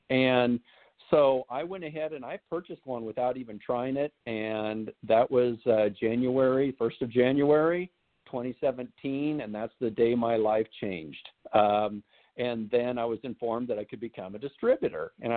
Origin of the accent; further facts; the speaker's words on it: Iowa, United States; moved away as an adult; now in California, United States; I was born and raised in Iowa, so I was always raised with everybody helping out everybody. Neighbor takes care of neighbor, and then I moved out to California to work as a paramedic.